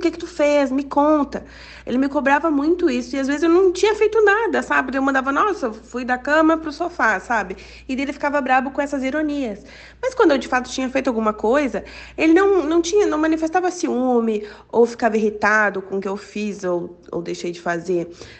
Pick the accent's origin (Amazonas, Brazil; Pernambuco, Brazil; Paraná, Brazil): Paraná, Brazil; Curitiba; eu tenho 35 anos, sou de Curitiba.